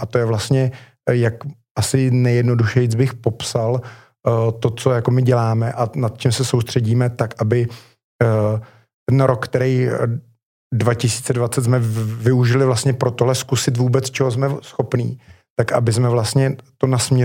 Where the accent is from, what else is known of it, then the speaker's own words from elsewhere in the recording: Plzeň, Plzeň Region, Czechia; Já to vždycky hrozně rád přirovnávám, protože jsem Plzeňák